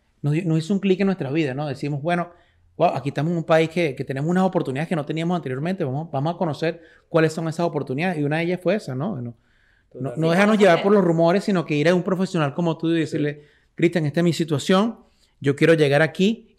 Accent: Venezuela; now in United States; en mi país, en Venezuela, con un 3% inicial, que tú compres una propiedad, eso no existe

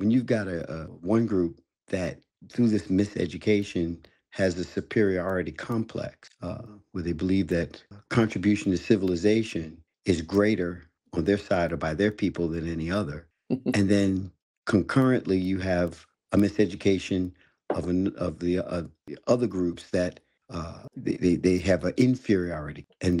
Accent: New York, United States; I'm 65, so I was born in 1960, so 6 years after you, right, but came through the 60s, remembering it. Born and raised in Harlem, so I saw a lot of change.

